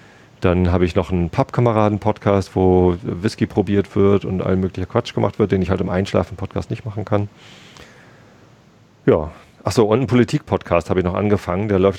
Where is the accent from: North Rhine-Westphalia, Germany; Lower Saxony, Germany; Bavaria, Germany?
Lower Saxony, Germany; Ich bin hier auch aufgewachsen in der Ecke und bin dann zum Studieren nach Hamburg gezogen.